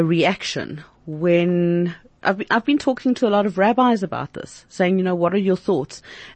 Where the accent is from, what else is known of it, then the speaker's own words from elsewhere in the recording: South Africa; we are South African